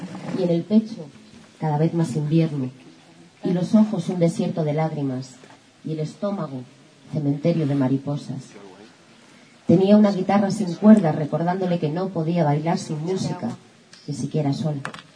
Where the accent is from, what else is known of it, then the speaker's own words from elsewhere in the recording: Madrid, Community of Madrid, Spain; vengo de Madrid y me voy a quedar otra noche más